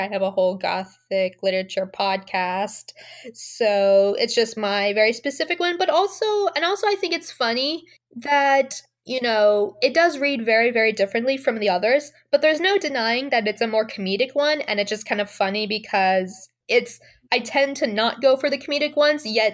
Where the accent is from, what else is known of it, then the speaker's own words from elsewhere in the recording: Ashland, Oregon, United States; we grew up in Ashland, home of the Shakespeare Festival, so, like, theater is awesome.